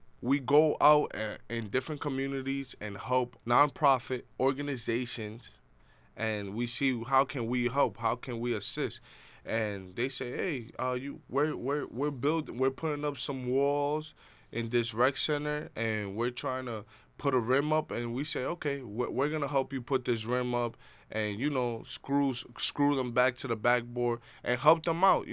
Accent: Dominican Republic; I'm from the Dominican Republic.

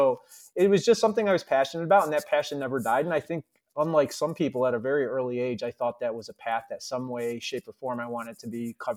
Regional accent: Syracuse, New York, United States; I grew up in the Syracuse, New York area.

